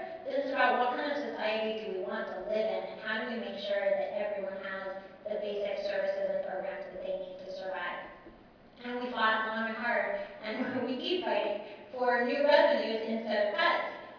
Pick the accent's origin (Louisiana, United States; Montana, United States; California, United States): California, United States; I'm from California, and in the past two years, we've lost dental care, we've lost podiatry, other basic health services.